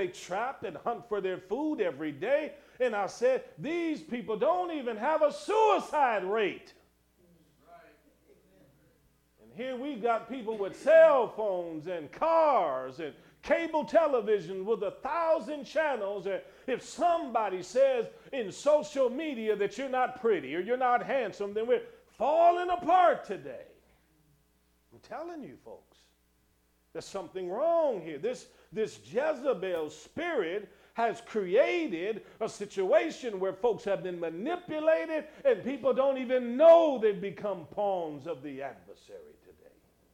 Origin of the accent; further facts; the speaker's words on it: Cleveland, Ohio, United States; But I've watched myself growing up in Cleveland, Ohio.